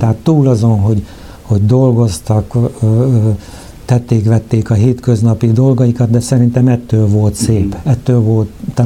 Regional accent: Léh, Borsod-Abaúj-Zemplén, Hungary; now in Szikszó, Hungary; Hanem én Léhen születtem Abaújban, ez egy kicsinke falucska itt 15 kilométerre, szárazvölgyben, és tehát ott töltöttem

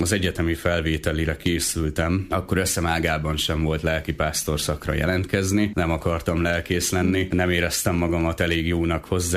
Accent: Téglás, Hajdú-Bihar, Hungary; also born or lived in Debrecen; De amióta az eszemet tudom, téglási a család, tehát oda költöztünk ki, és ott nőttem fel. De hát életem lényegi részét nyilván Debrecenben éltem.

